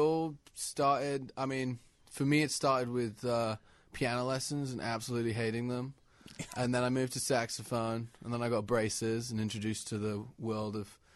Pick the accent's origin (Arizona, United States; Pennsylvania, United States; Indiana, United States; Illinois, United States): Illinois, United States; Chicago; we lived in like the north suburbs, but I always went to school in the city.